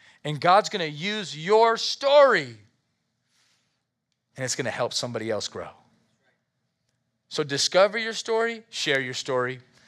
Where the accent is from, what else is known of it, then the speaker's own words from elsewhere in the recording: Las Vegas, Nevada, United States; I'm from Las Vegas